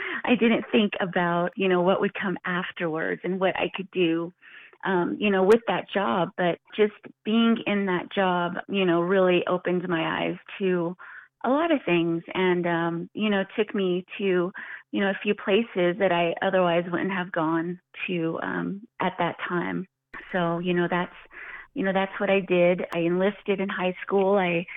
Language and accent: English; Nayuzi, New Mexico, United States; now in Farmington, United States; Originally, I'm from Nayuzi, New Mexico, which is a little further south than Farmington here on 550. I grew up there, and now I live here in Farmington.